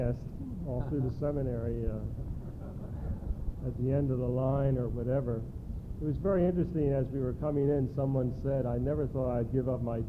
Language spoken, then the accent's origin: English; Virginia, United States; I come from Virginia, which is probably the war state of the Union.